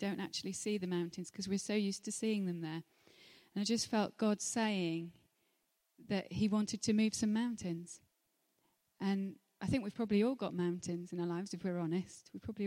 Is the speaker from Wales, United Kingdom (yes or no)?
yes; Llangynwyd, Wales, United Kingdom; I grew up in Llangynnedd across the mountain, and you know, all the mountains around